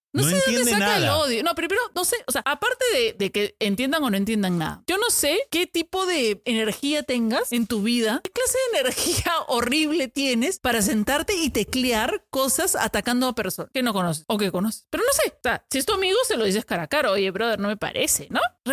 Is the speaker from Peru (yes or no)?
yes; Peru; Y uno como peruano, ay, pero no voy a llamar.